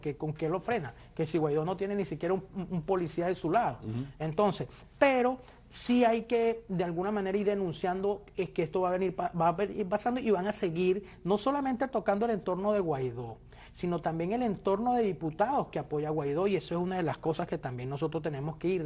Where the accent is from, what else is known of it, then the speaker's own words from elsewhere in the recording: Venezuela; yo soy venezolano